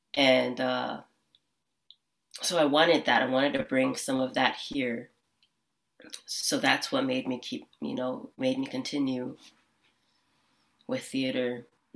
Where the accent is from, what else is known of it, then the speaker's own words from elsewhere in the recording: Hawaii, United States; now in California, United States; So growing up in Hawaii, yeah, it's really an interesting perspective because, for example, now being here in California, and I feel like I've moved to a different country.